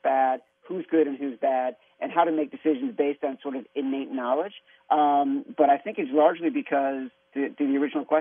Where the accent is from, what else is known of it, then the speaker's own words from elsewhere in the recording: Chicago, Illinois, United States; I actually grew up in Chicago as well, and I grew up in Chicago in the 80s when DePaul was a powerhouse